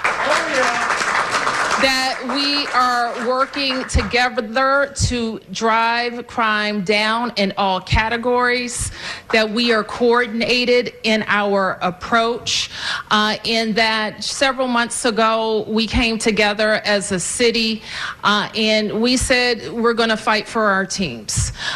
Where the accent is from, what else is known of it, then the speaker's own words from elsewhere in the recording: Washington, District of Columbia, United States; This is what I know about my hometown, that we are growing jobs in Washington, D.C.